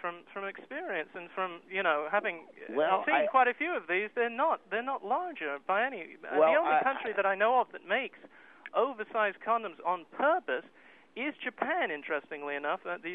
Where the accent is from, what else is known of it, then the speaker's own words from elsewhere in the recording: England, United Kingdom; I'm from England, actually.